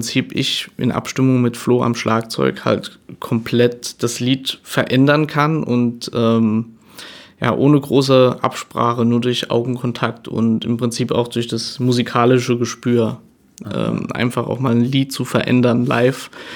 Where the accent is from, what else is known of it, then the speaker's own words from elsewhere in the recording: Saarland, Germany; ich bin ja auch Wahl-Kaiserslauterner. Ich wohne auch mittlerweile wieder im Saarland. Also ich bin Saarländer